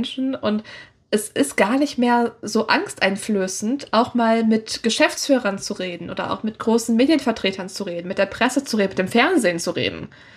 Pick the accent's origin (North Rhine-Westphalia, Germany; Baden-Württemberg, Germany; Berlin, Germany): North Rhine-Westphalia, Germany; ich komme auch nicht aus Österreich, ich komme aus der Nähe von Köln und ich komme extra nach Österreich dafür.